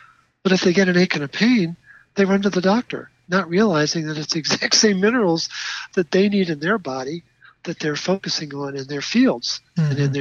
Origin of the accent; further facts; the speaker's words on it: Baltimore, Maryland, United States; I'm a city boy. I mean, I grew up in Baltimore.